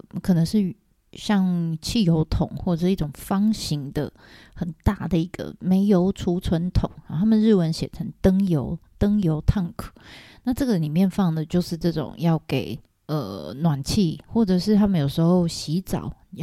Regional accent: Taiwan; 那这跟我们台湾人到北海道去的时候常常会觉得房子好热的情况是完全相反的。

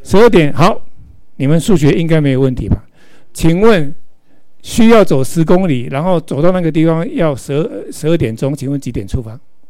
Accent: Kaohsiung, Taiwan; 我自己在高雄，刚刚在高雄长大了。我们一个石油公司啊，中国石油公司，就高雄炼油厂。然后我在那边长大

